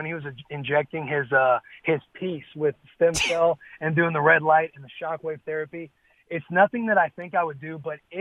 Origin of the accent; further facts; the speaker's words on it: Bonne Terre, Missouri, United States; I grew up in Bonterre, Missouri, very small town. USA, so going to a place like Lincoln was still like a big city to me.